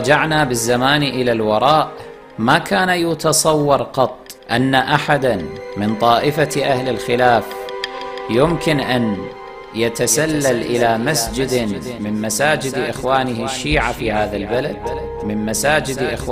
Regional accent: Kuwait; أنا ابن الكويت، ليست هذه الكويت التي عرفناها في صغرنا.

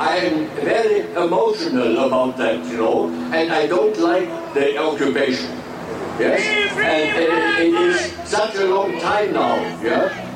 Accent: Germany; English is a second language; I'm coming from Germany just to visit here, no, for a few days.

